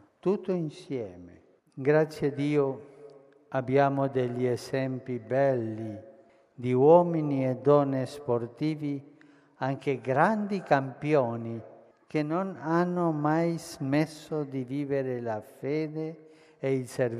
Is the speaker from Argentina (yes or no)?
yes; Argentina; In Italia, come anche nel mio paese, in Argentina, si rischia di parlare sempre del calcio e di trascurare gli altri sport.